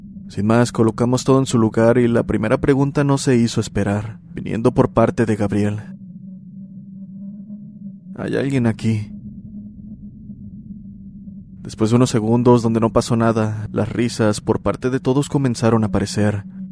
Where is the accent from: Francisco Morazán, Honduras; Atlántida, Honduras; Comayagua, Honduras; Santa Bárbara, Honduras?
Francisco Morazán, Honduras; Tegucigalpa; Un gusto, soy de Tegucigalpa.